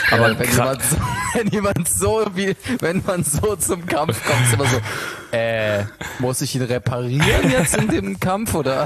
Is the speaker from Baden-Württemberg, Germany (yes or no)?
yes; Konstanz, Baden-Württemberg, Germany; Wir kommen ja aus Konstanz.